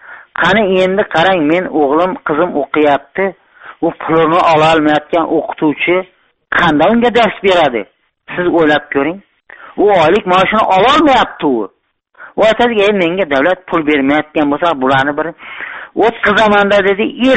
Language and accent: Uzbek; Xorazm Region, Uzbekistan; now in Bogdanovich, Russia; Xorazmdanmiz. Rossiyaning Sverdlovsk viloyatining Bogdanovich shahrida ishlayapmiz.